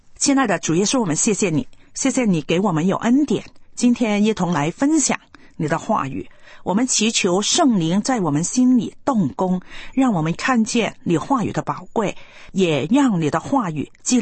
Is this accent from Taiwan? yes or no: no; China; 比如啊，我们是中国人呢，我们是亚洲人，我们向附近的国家